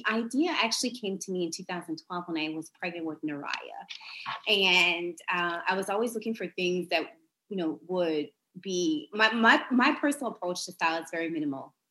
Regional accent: Ontario, Canada; when I lived in Ottawa, Canada. So I'm from Ontario originally. I grew up there.

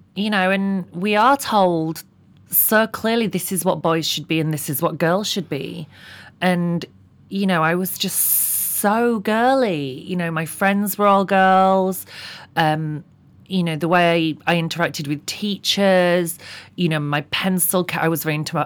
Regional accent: Bradford, Yorkshire and the Humber, United Kingdom; I grew up in Bradford, West Yorkshire, which is now better known as where … comes from.

